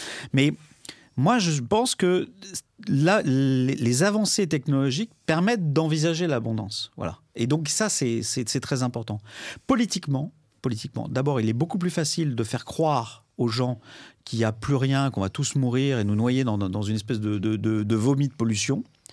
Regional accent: Normandy, France; Moi, je suis normand, il y a du vent.

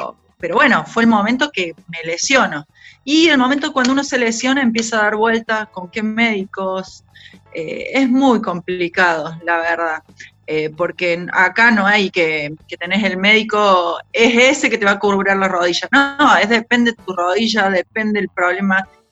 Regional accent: Córdoba, Argentina; accent: cordobés; yo soy muy cordobesa, mi tonada me puede

